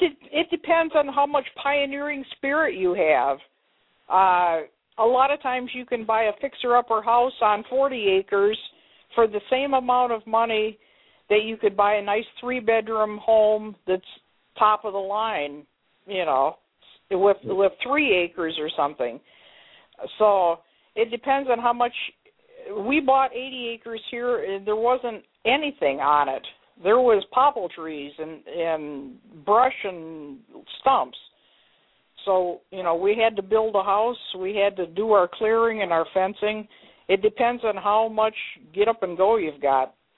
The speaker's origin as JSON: {"language": "English", "town": "Detroit", "region": "Michigan", "country": "United States", "tie": "born there", "also_born_or_lived": "Montana / New Mexico", "said": "And I was born in Detroit, Michigan, by the way."}